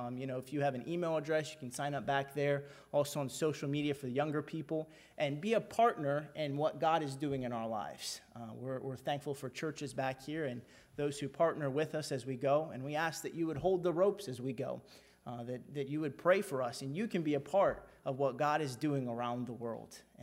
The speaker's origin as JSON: {"language": "English", "country": "Fiji", "tie": "born or raised there", "lives_now": "United States", "said": "I was born in Fiji, grew up in Fiji. Like Pastor mentioned, I look like American, but I feel Fijian. I was the only white kid in my class when I went to school over there"}